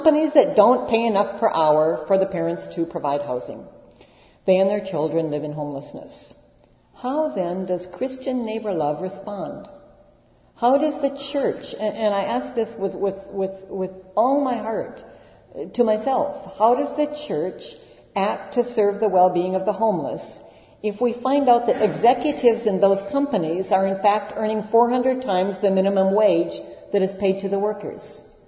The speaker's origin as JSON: {"language": "English", "town": "Seattle", "region": "Washington", "country": "United States", "said": "In my city, I come from Seattle."}